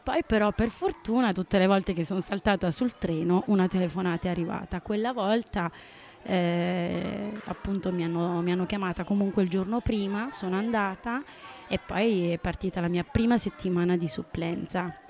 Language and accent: Italian; Sicily, Italy; io vengo dalla provincia di Agrigento e niente, per noi lavorare in provincia era praticamente impossibile